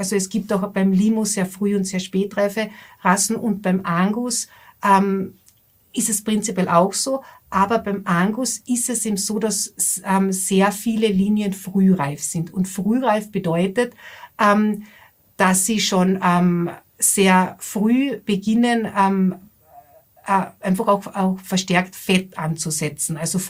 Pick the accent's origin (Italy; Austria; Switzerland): Austria; bei uns in Österreich ist eben auch so